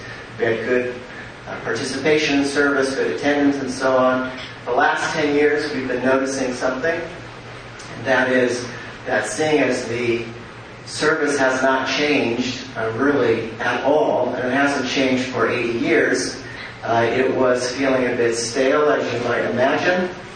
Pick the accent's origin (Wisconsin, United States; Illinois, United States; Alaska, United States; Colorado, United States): Colorado, United States; Denver; from Denver, Colorado.